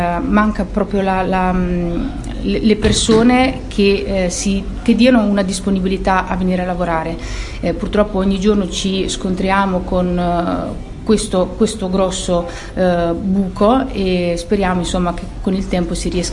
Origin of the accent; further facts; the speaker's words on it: Marche, Italy; Nel mio territorio, io provengo dalle Marche